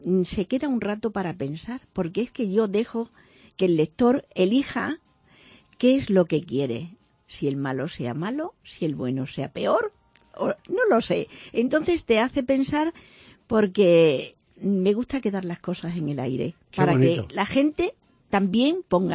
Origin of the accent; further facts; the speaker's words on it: Cáceres, Extremadura, Spain; empieza en Cáceres. Es que Cáceres es mi vida